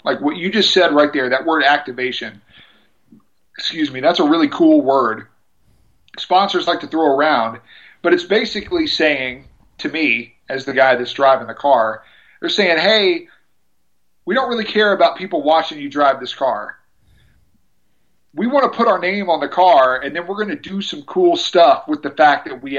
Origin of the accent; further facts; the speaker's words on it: Memphis, Tennessee, United States; because I'm from Memphis and I just had connections to be able to just talk to the guy